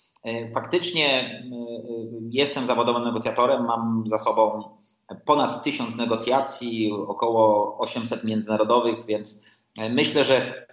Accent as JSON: {"language": "Polish", "town": "Kraków", "region": "Lesser Poland", "country": "Poland", "also_born_or_lived": "United States", "moved": "as an adult", "said": "Jestem przedsiębiorcą 38 lat, bo mam 54 lata. Zacząłem, jak miałem 16 lat, pochodzę z Krakowa. Po 3 latach wyjechałem do Stanów Zjednoczonych. 20 lat spędziłem w Stanach Zjednoczonych."}